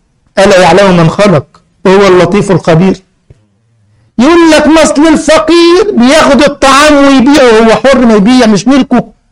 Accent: Egypt; احنا كلمة زفت عندنا في مصر عيب قوي، انما هنا يا جماعة زفت يعني عصير

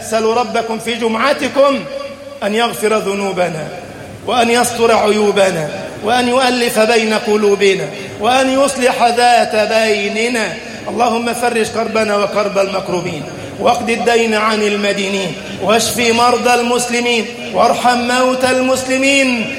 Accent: Egypt; اجعل بلدنا مصر أمنا أمانا، سخاء رخاء

